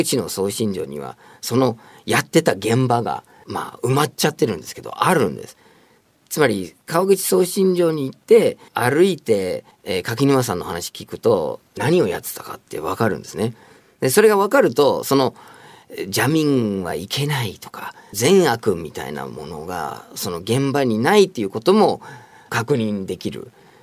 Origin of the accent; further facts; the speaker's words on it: United States; 相手国、僕の母国のアメリカから来る電波をどうやってかき消すか